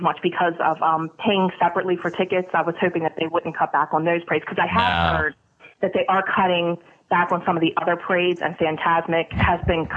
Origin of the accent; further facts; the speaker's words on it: Baltimore, Maryland, United States; we're from Baltimore, Maryland.